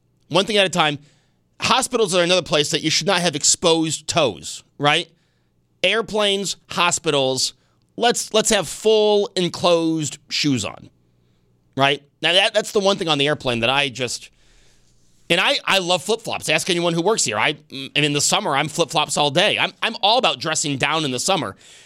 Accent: Amherst, New York, United States; I grew up in Amherst, you know, the rough and tough streets of Amherst.

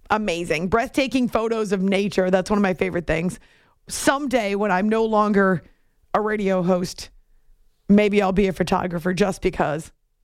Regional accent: New England, United States; I know, because I grew up in New England. And until I went to Syracuse for my master's degree, I never paid attention to college football.

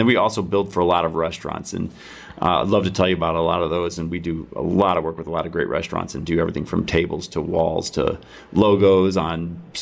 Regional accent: Iowa, United States; born or raised there

